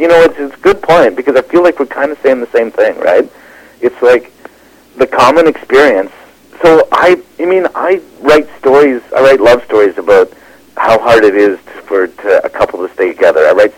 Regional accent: Wingham, Ontario, Canada; growing up in Wingham. And I got to tell you, she was hated.

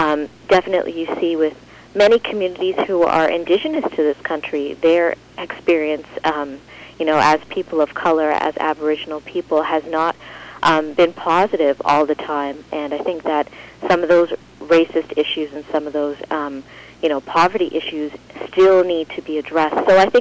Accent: Toronto, Ontario, Canada; born there; I was born in Toronto.

